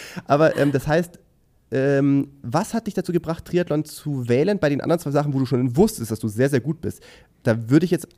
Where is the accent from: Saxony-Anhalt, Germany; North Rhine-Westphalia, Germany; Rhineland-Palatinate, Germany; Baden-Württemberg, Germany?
Baden-Württemberg, Germany; Ehningen; also ich komme auch aus dem Schwäbischen, so aus der Gegend von Sindelfingen.